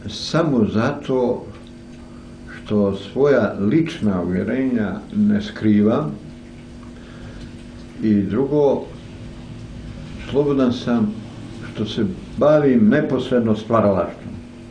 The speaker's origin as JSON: {"language": "Serbian", "region": "Plužine Municipality", "country": "Montenegro", "tie": "born or raised there", "said": "u mom zavičaju u pivi, od srpskog jezika i uopšte u Crnoj Gori."}